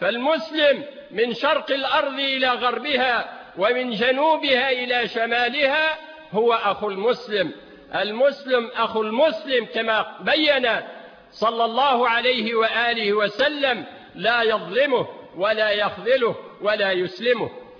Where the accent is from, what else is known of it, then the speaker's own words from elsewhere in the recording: Tunisia; ولا يقول المثل عندنا في تونس